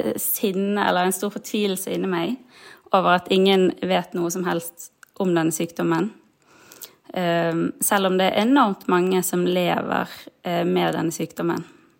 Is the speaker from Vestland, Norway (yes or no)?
yes; Bergen, Vestland, Norway; jeg 32 år, og jeg vokste opp i Bergen og bor her nå sammen med min kjæreste og min datter på 2 år.